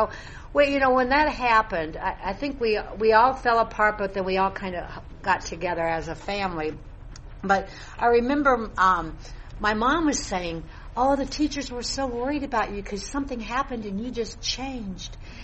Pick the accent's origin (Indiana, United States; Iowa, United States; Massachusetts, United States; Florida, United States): Iowa, United States; Anyway, I grew up in Iowa and with four brothers and parents.